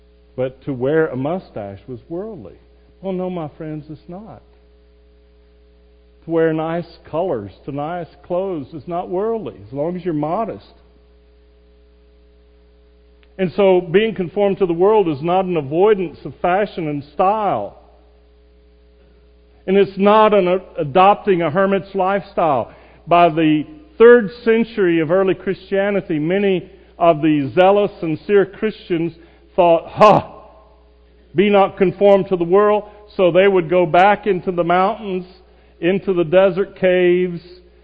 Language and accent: English; North Carolina, United States; Near my hometown in North Carolina, there's been there for decades an Amish community.